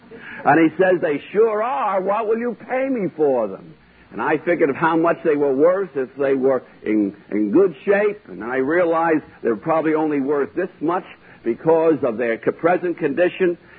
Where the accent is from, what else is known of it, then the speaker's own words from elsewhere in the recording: New York City, New York, United States; I was raised in New York City